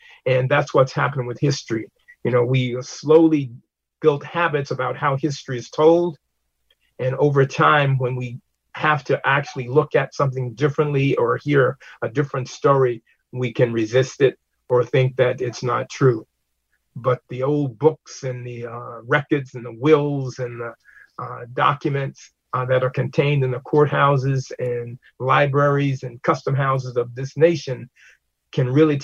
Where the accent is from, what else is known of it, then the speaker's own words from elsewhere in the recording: Mississippi, United States; now in New London, United States; And coming to New London, you know, growing up in Mississippi, that state that's relatively new, I'm walking the streets of New London in the 60s